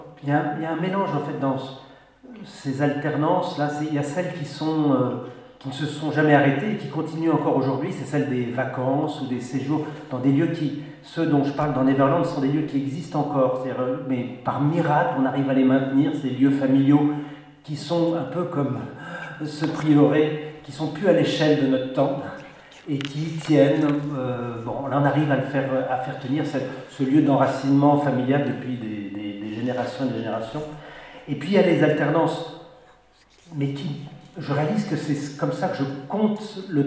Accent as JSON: {"language": "French", "town": "Paris", "region": "Île-de-France", "country": "France", "said": "je suis parisien, je reprendrai ce soir la route vers cette bonne ville de Paris."}